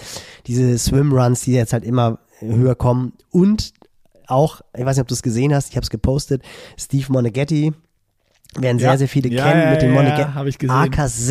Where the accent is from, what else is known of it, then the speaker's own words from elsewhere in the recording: Hamburg, Germany; Das freut mich als Hamburger natürlich besonders.